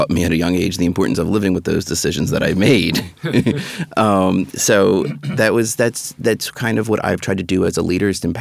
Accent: Philadelphia, Pennsylvania, United States; I'm from Philadelphia, right? Yeah. So we have a certain type of mentality where we're not the most subtle people

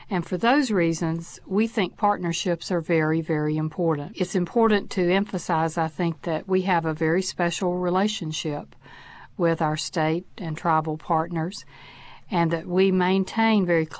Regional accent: North Carolina, United States; since I'm from North Carolina

